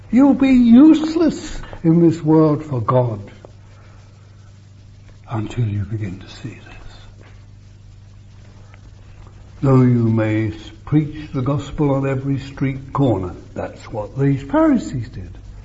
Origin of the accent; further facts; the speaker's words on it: England, United Kingdom; Although we in England have an advantage. Yeah. There's responsibility for being an English person